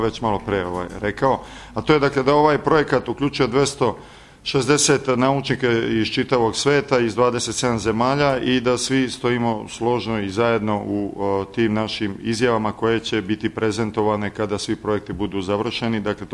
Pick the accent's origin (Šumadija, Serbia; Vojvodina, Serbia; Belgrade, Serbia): Vojvodina, Serbia; Novi Sad; pošto ja dolazim iz Novog Sada, predajem ovde u Banja Luci, ali predajem u Novom Sadu i živim u Novom Sadu